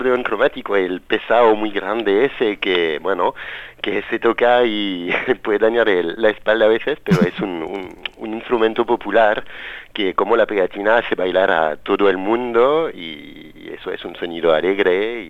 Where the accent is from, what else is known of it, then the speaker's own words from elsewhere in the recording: Brittany, France; now in Barcelona, Spain; soy francés, soy de la Bretaña francesa, una región así, un poco parecida a Cataluña a nivel político, que siempre hay mucha cultura aquí que la gente se quiere preservar, y la Bretaña es una parte de Francia que es un poco así.